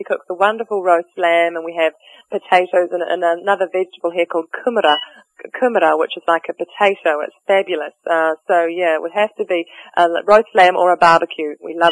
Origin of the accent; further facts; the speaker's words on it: New Zealand; Well, seafood's a biggie in New Zealand because the seafood's wonderful. We're surrounded by ocean